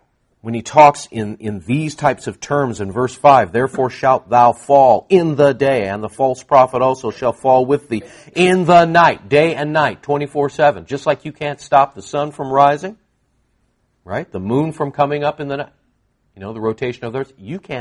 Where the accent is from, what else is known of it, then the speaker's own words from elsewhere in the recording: California, United States; Now, I grew up in Southern California in earthquakes. I'm used to the earthquake